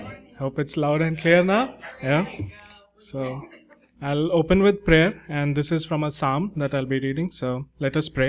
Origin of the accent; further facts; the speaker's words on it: India; Okay, so growing up in India, I was often asked